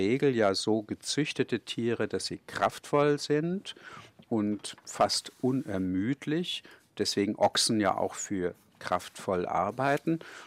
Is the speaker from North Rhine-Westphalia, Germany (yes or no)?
no; Kulmbach, Bavaria, Germany; ich bin ja in Kulmbach aufgewachsen